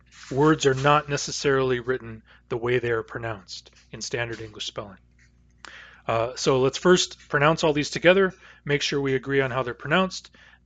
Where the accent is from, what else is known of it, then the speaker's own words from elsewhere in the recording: United States; I grew up in the United States, I say dune.